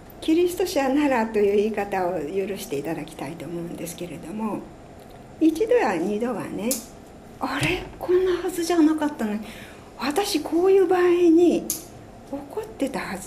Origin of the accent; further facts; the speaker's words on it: Kurashiki, Okayama, Japan; 私岡山県倉敷市に育ちましてね、海辺なんです。